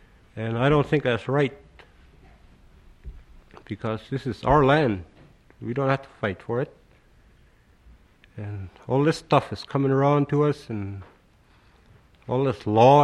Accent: Chalkyitsik, Alaska, United States; First of all, I'm from Chalkeetsik. I represent the village of Chalkeetsik

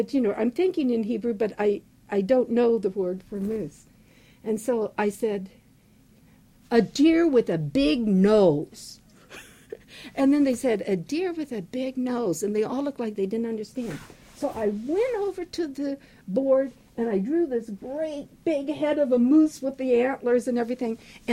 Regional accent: Fair Grove, Missouri, United States; I started in my hometown of Fairgrove, Missouri, preschool story hour, and was the teacher for that.

